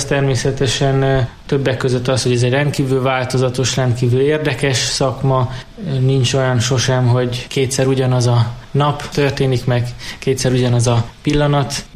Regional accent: Debrecen, Hajdú-Bihar, Hungary; born or raised there

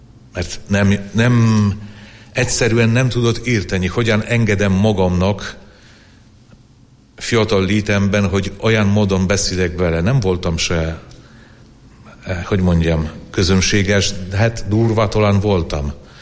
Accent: Poland; Hungarian is a second language; now in Eger, Hungary; lehet hallani, ugye, hogy nem vagyok magyar, egy szegény lengyel vagyok, egy szegény bevandorló, már 12 éve vagyok itt Egerbe, 13 éve már

